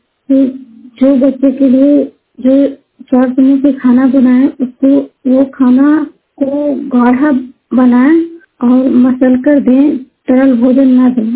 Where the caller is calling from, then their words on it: Jinwar, Bihar, India; मैं नालंदा जिला के विकसा प्रखंड के जिनवार गांव की निवासी हूँ।